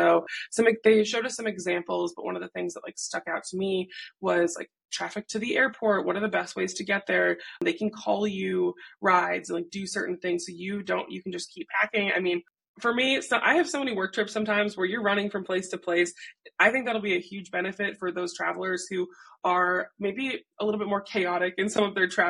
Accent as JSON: {"language": "English", "region": "Minnesota", "country": "United States", "also_born_or_lived": "Michigan", "lives_now": "Seattle, United States", "said": "So I'm from Minnesota. I lived in Michigan, and then now I live in Seattle."}